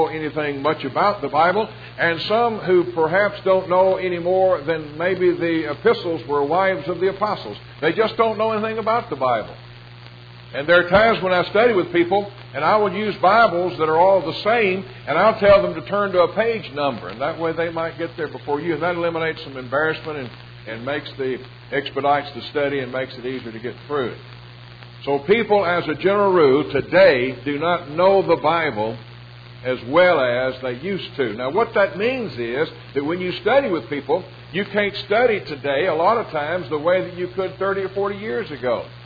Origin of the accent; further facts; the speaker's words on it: Nashville, Tennessee, United States; I grew up in Nashville, Tennessee, and my dad was treasurer of the church